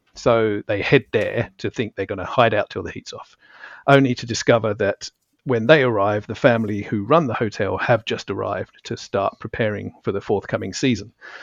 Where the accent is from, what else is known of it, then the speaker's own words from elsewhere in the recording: England, United Kingdom; now in Australia; when I was growing up in England